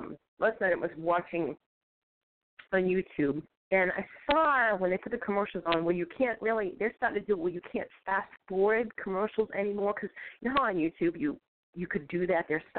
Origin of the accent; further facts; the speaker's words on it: Boston, Massachusetts, United States; accent: Bostonian; Now, sorry, my Bostonian accent butchers everything.